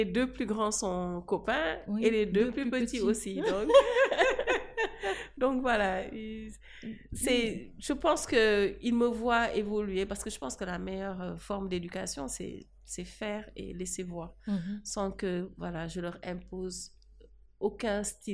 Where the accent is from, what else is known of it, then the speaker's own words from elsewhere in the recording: Dakar, Senegal; J'ai passé toute mon enfance dans des quartiers populaires de Dakar, comme la Médina, comme HLM et comme HLM Grand Médine. Donc voilà où j'ai passé pratiquement toute mon enfance de 0 à 18 ans avant d'aller donc étudier à l'étranger.